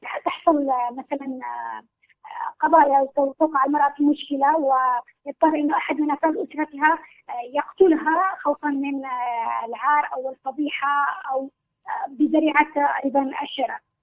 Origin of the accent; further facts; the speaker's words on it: Yemen; وخاصه احنا كمجتمع يمني له يعني ظروفه الخاصه وطبيعته الخاصه.